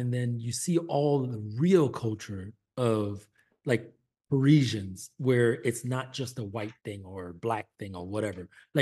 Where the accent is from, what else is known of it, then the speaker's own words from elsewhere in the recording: New York, United States; Hell yeah, I did. Shoot, I'm from New York. Nobody gonna talk down to me.